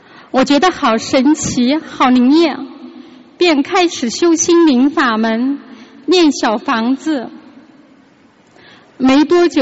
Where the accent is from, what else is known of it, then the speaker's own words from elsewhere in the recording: Jiangsu, China; 我来自江苏，今年56岁。